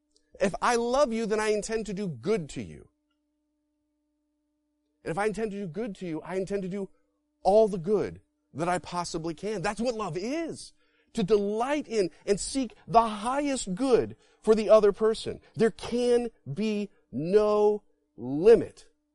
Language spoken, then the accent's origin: English; Florida, United States; I grew up in Florida, which is, it's weird. You get a little of all of that.